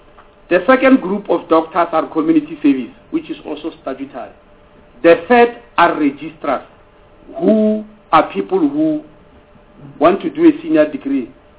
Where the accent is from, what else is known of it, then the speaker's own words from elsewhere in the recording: South Africa; And I'm a South African